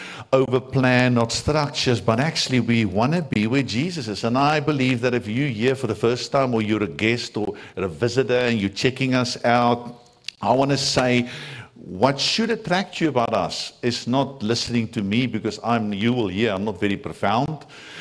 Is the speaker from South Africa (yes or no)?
yes; South Africa; first language Afrikaans; English is a second language; Because my first language is a very guttural Germanic kind of language called Afrikaans, like Dutch and German.